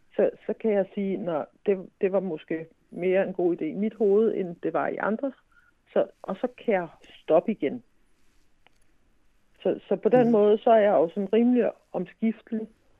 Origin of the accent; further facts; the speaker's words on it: Helsingør, Capital Region of Denmark, Denmark; Jeg er født og opvokset i Helsingør, som jo også er en by, der har tradition for at have et stort torv om lørdagen